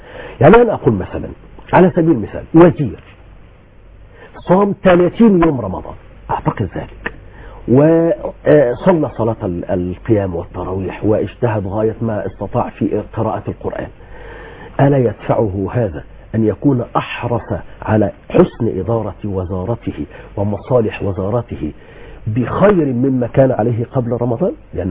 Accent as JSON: {"language": "Arabic", "country": "Egypt", "said": "كما نقول نحن عندنا في مصر"}